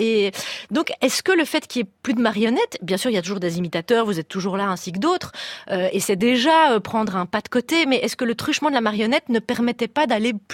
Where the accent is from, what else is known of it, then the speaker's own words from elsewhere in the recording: Belgium; nous, en tant que Belges